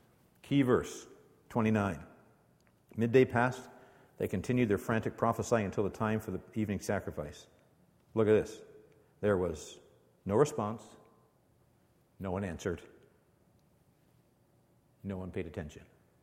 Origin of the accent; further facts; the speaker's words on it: Canada; I'm a Canadian, so I'm really quiet, so I don't say anything.